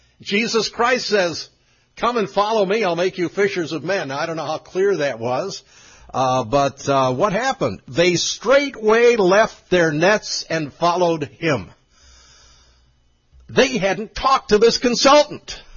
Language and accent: English; Springfield, Missouri, United States; So I was from Little Springfield, Missouri.